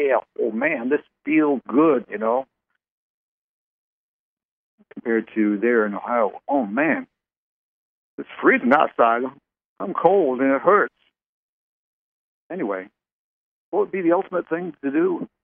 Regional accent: Canada; I grew up in Canada, born and raised there, and I've been close to being frostbitten many a time.

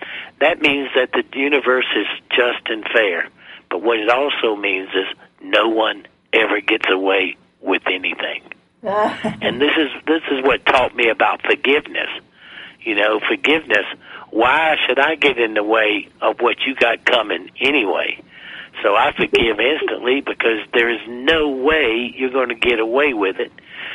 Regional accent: South Carolina, United States; I come from South Carolina and everybody goes to hell in South Carolina.

